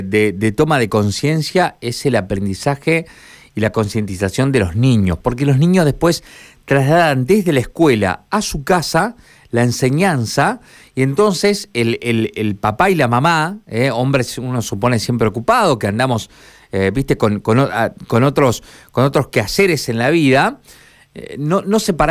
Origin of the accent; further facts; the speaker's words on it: Humboldt, Santa Fe, Argentina; Y es imposible hoy pensar que en Humboldt, por ejemplo, mi pueblo, llueve 20